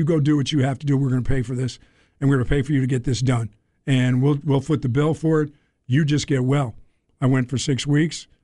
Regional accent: Pennsylvania, United States; as a kid growing up in Pennsylvania, that's what you did. You drank.

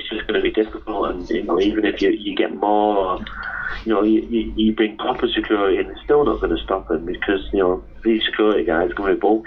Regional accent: Worsley, North West England, United Kingdom; We've got the Coronation Street at the Emmerdale lot, because we're all from Worsley, so that's where it started from.

